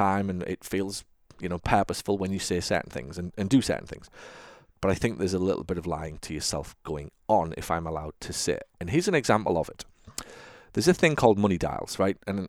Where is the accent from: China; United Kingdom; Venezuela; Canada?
United Kingdom; England; now in United States; And given that I'm English, I've decided to stay on English time.